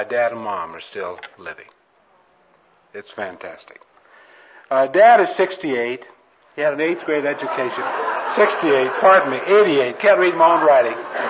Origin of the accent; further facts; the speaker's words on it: United States; And he recognized us immediately as Americans.